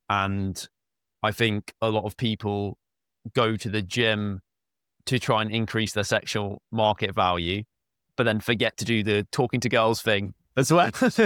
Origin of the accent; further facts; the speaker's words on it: South East England, United Kingdom; So I'm from Southeast. So it's about 6 hour distance between the two.